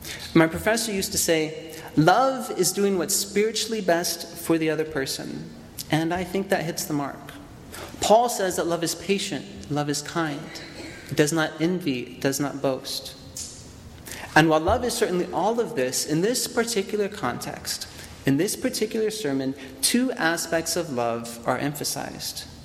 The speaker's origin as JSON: {"language": "English", "town": "Tucson", "region": "Arizona", "country": "United States", "moved": "yes", "lives_now": "Cincinnati, United States", "said": "I'm originally from Tucson, Arizona, but for the last 3 years, I've been studying here in Cincinnati with my two brothers, my sister-in-law, and the world's three best nephews."}